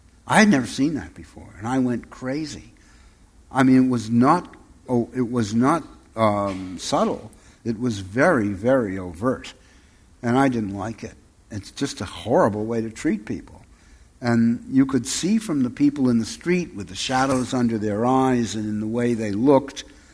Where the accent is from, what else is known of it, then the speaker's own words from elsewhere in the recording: Manhattan, New York, United States; I was born and raised in Manhattan, which is now to me a horror.